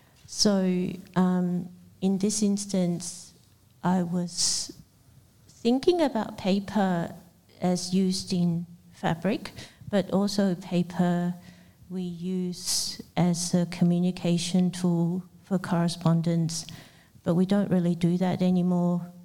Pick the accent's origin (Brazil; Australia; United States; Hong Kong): Hong Kong; English is a second language; I'm Chinese, so and I grew up in Hong Kong, so I grew up with the traditional characters